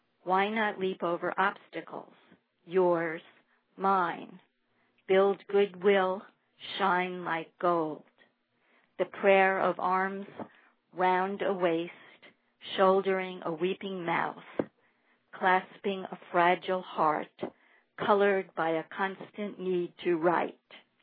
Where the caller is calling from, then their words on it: Atlanta, Georgia, United States; calling from a suburb of Atlanta, Georgia.